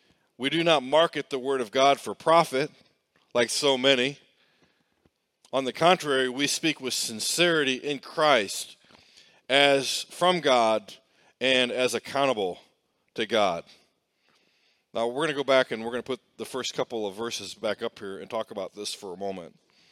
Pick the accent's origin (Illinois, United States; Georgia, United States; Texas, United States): Illinois, United States; Herscher; now in Springfield, United States; So in my hometown of Hersher, Illinois, we always had the Labor Day parade.